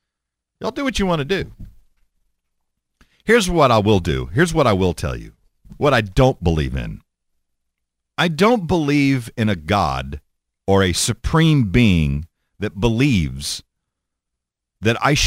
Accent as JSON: {"language": "English", "region": "Texas", "country": "United States", "tie": "born or raised there", "said": "It happened in my home state of Texas, where I grew up."}